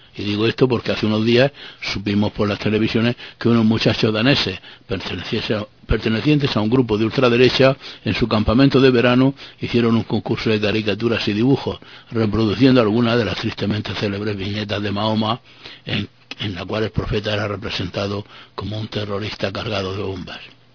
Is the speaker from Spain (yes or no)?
yes; Spain; moved away as an adult; cuando salí de España por la primera vez para continuar mis estudios en un ambiente dominado por franceses